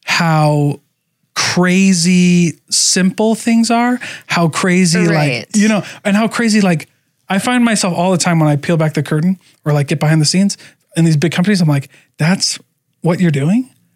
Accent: Iowa, United States; Yep. I'm from Iowa.

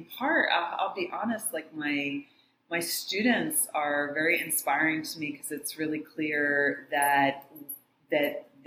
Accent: New Jersey, United States; I'm from New Jersey originally.

